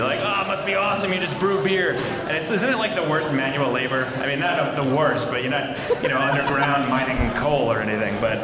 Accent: Brooklyn, New York, United States; I'm from Brooklyn, so everything went bad.

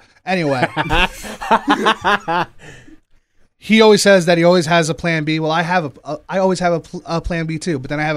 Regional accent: Hoboken, New Jersey, United States; also born or lived in Cliffside Park; I did, you know, I lived in Hoboken. That's where I was raised when I came over here.

